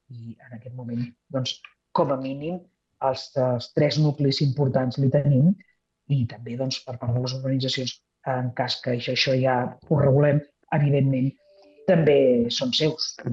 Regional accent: Vilafranca del Penedès, Catalonia, Spain; born there; Jo recordo quan estava a Vilafranca vivint, perquè com tothom sap jo vaig néixer a Vilafranca

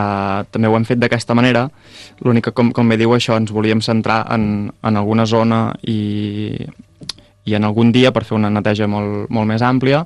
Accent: Vilafranca del Penedès, Catalonia, Spain; Sí, els tres som de Vilafranca.

